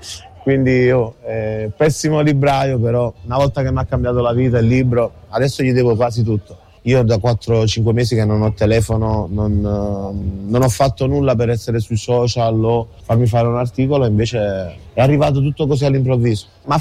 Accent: Naples, Campania, Italy; nato e cresciuto a Napoli, di madre thailandese.

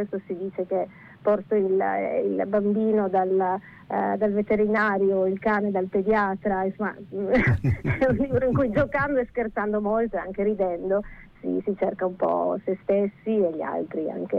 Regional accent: Pordenone, Friuli-Venezia Giulia, Italy; È un libro che racconta un anno tipico dalle mie parti, dove per mie parti si intende proprio Pordenone, quindi una città di provincia tra il Veneto e il Friuli.

